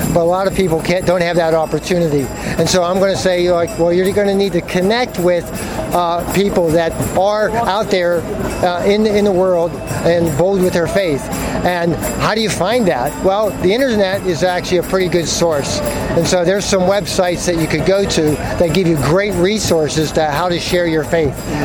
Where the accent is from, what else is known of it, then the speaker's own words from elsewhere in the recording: Pittsburgh, Pennsylvania, United States; from Pittsburgh.